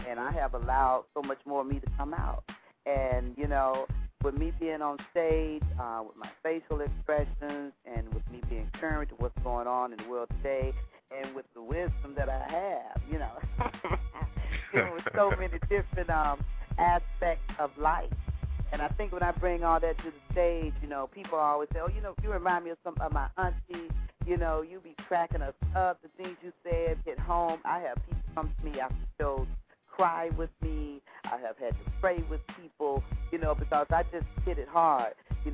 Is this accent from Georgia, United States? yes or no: yes; Georgia, United States; I'm from Georgia, and I came out here years ago, and I got hooked